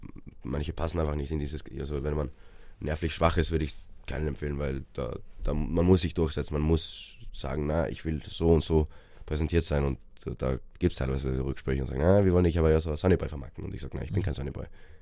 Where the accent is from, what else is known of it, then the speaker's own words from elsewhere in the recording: Austria; dass ich meine Heimat auch vermisse. Aber wenn ich jetzt einen Monat in Island bin, vermisse ich auch meine Freunde und alles in Österreich und meine Familie.